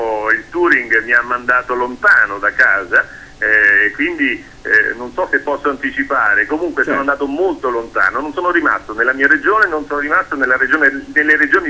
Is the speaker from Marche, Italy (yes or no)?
yes; Marche, Italy; E anche io da marchigiano rinnovo sempre il mio stupore quando vado in giro per la mia regione.